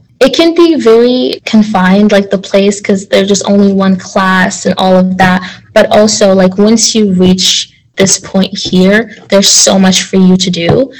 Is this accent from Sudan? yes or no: yes; Sudan; get girls in my home country of Sudan, get them education